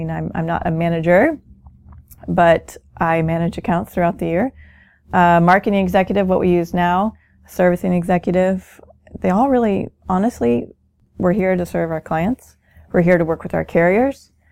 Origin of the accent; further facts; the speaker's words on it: Houston, Texas, United States; So I grew up in Houston, Texas. I was born right next to the Astrodome, which I think has fueled my being a fan of the Astros.